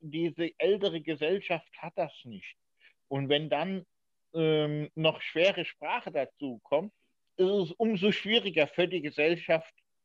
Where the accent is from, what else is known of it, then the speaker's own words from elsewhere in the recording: Diez, Rhineland-Palatinate, Germany; born there; nicht nur in Bad Ems, wie aber auch in Dietz, da wo ich geboren worden bin, bin ja ein gebürtiger Dietzer.